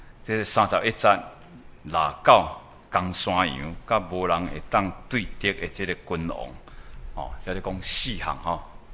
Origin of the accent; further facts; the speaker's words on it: Taiwan; 这里说的手工，手工应该是我们台湾人在说神人啊